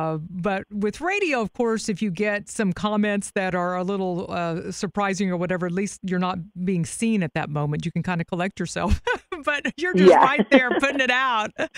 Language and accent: English; Dallas, Texas, United States; you're, of course, on Channel 8, which I grew up in Dallas.